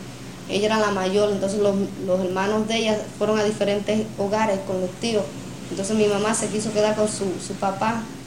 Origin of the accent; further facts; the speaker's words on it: United States; born there; Nosotros nacimos acá, en Estados Unidos.